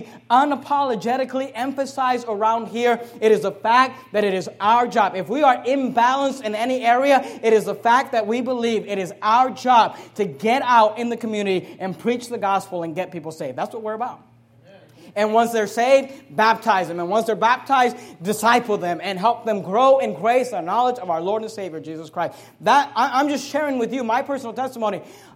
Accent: Hayward, California, United States; When I was 13 years old, we moved. I grew up in Hayward, California. It's a beautiful city if you've ever been there. It's not, you know, it's a real ghetto. And we moved from Hayward to San Leandro, which is not too far from there.

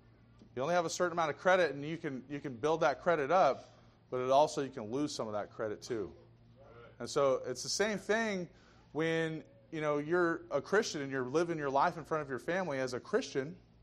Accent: Portland, United States; But most of my families are liberals, so I'm from Portland, and so Portland turns out a lot of liberals.

